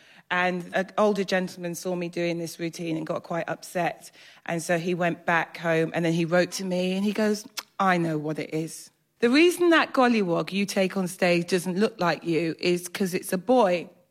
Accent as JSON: {"language": "English", "country": "Kenya", "also_born_or_lived": "England", "said": "I'm from Kenya."}